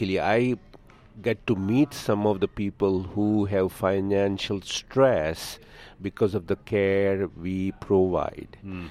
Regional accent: India; now in United States; I grew up in India

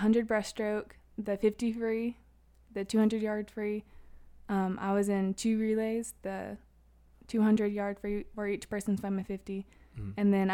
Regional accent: New Mexico, United States; also born or lived in Georgia / Illinois / South Carolina; I was born in Georgia, and then I moved to Illinois for a few months, and then we moved back to Georgia, and then we moved out here to New Mexico.

